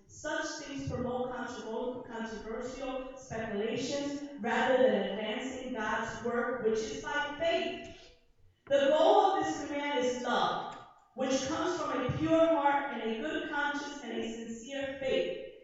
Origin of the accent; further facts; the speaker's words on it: United States; even though I'm Puerto Rican, I was born and raised in the States.